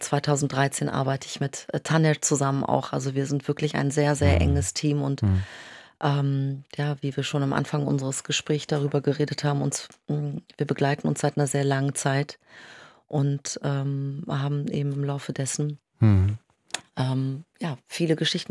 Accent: Lower Saxony, Germany; born there; Eltern, die aus der Türkei geflüchtet sind, 1980, kurz vor Militärputsch, und bin gebürtigte Ostfriesin.

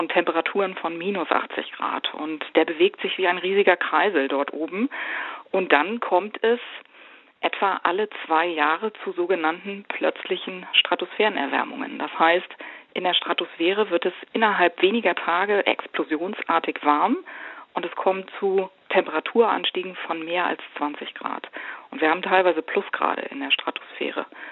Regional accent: Berlin, Germany; diese kalten Winter, die ich als Kind in Berlin auch erlebt habe, gar nicht mehr gewöhnt. Ich habe noch Schlittschuhlaufen auf der Havel gelernt.

